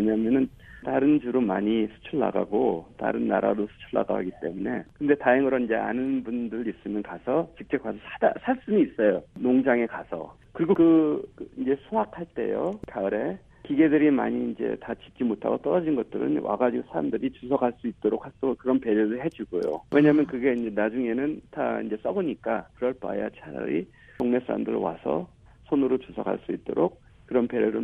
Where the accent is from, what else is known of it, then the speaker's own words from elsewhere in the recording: Idaho, United States; 저는 여기 일단은 내 고향이니까 일단은 좋고요